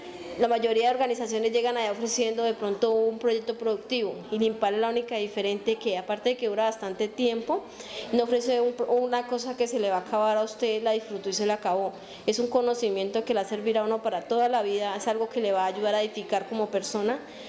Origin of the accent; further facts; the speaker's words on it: Vistahermosa, Meta, Colombia; soy del municipio de Vistahermosa, soy nacida y criada en este bello municipio